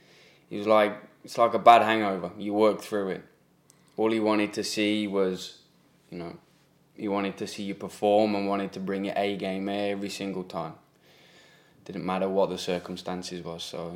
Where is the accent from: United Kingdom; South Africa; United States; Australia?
United Kingdom; England; I think the fact that I'm English